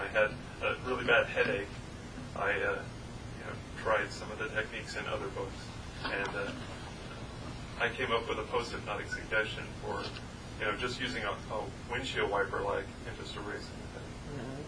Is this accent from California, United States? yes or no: yes; Elk Grove, California, United States; I'm originally from Elk Grove, California, but I've lived in Texas around the Dallas area for the last 19 years.